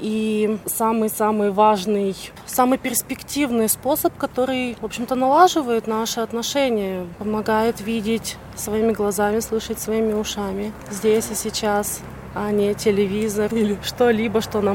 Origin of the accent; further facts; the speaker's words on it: Siberia, Russia; Я еще из Сибири, это тоже важный такой момент.